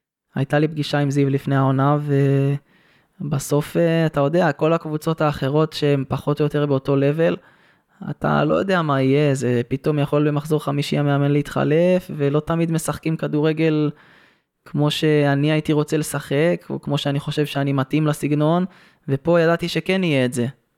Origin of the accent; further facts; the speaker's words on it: Petah Tikva, Central District, Israel; גדלתי שם וזה, ואני תושב פתח תקווה וכל זה.